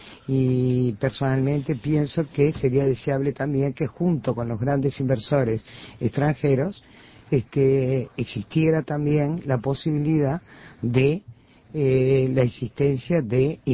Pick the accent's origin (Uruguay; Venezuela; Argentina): Uruguay; somos los uruguayos los que tenemos instancias, por lo menos democráticas, en nuestro país